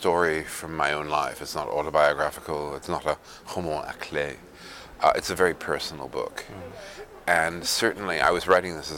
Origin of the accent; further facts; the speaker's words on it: United States; But also I'm an American, and I wanted to be part of the argument again.